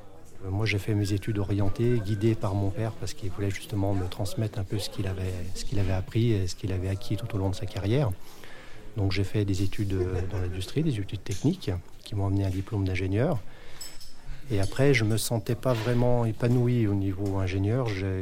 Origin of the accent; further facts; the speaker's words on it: Auvergne-Rhône-Alpes, France; j'étais loin de ma montagne. Je suis natif de Savoie, la neige, tout ce qui va avec me manquait beaucoup, le sport en plein air.